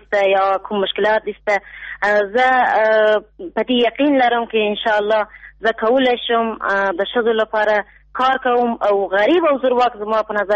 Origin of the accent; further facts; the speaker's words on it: Ghor, Afghanistan; now in Kandahar, Afghanistan; زما اصلي ځای د غور ولایت څخه ده